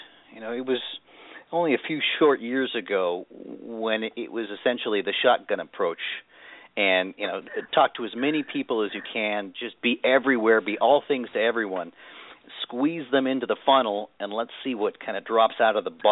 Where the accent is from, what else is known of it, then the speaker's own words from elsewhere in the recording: Stanford, California, United States; My father was a professor at Stanford University, so I grew up on the Stanford campus